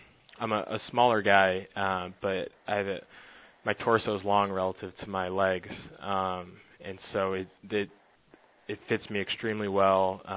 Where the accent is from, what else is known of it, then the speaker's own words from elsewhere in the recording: Midwest, United States; probably from growing up in the Midwest and not getting a chance to do any major climbing.